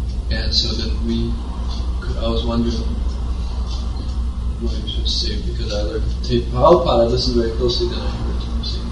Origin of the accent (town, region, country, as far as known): Bihar, India